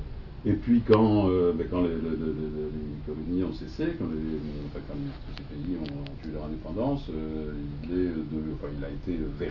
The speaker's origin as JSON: {"language": "French", "town": "Boulogne-Billancourt", "region": "Île-de-France", "country": "France", "tie": "born there", "said": "je suis né à Boulogne, sur Boulogne-Billancourt, quoi, Boulogne, dans la banlieue parisienne."}